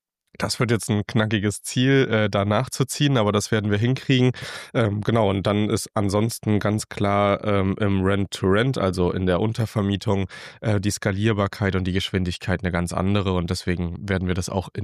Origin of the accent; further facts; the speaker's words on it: Leipzig, Saxony, Germany; Ich komme aus Leipzig